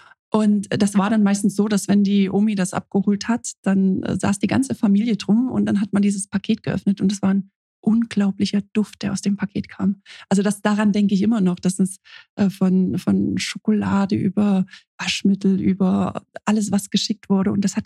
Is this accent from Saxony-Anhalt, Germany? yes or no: yes; Dessau, Saxony-Anhalt, Germany; Ich bin aufgewachsen in Waldersee, das ist ein kleiner Vorort von Dessau.